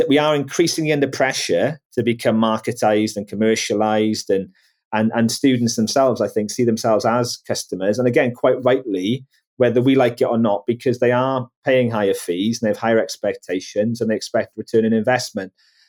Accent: Wales, United Kingdom; And I'm a Welshman as well. I think in Wales, we often tend to think of ourselves as imposters as well.

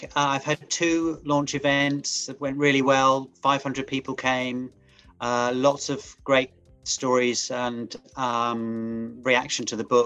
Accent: London, United Kingdom; I'm a Londoner.

